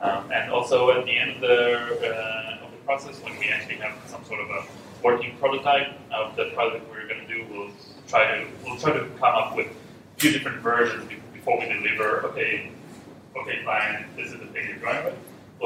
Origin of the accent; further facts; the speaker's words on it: Israel; English is a second language; I'm from Israel. And we have this culture in Israel where usually, I can't say for, can't generalize too much, but culture is really direct.